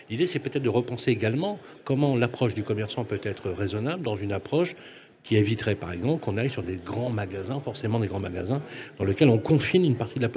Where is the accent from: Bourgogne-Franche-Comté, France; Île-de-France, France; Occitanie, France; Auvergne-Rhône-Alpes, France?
Auvergne-Rhône-Alpes, France; Lyon; Moi, je suis lyonnais, mais j'ai quand même vécu dans une cité